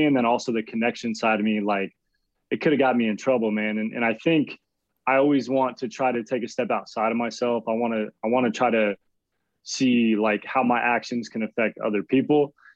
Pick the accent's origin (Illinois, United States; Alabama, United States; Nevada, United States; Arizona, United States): Arizona, United States; I'm originally from Arizona